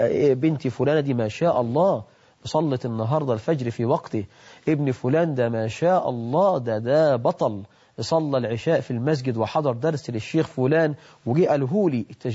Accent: Egypt

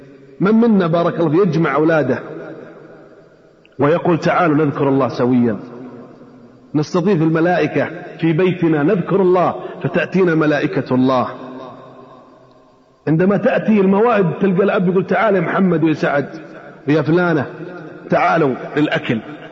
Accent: Hejaz, Saudi Arabia; أنا عشت بالحجاز الحمار عندنا في الحجاز

